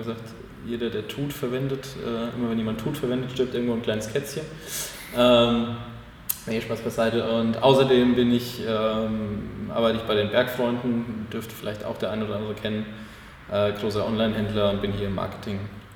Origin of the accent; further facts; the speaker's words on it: Hesse, Germany; ist nicht mehr ganz so weit bis nach Hause, ich komme ja aus Hessen, da kann man die Eltern dann auch nochmal ein bisschen schneller besuchen als aus dem Allgäu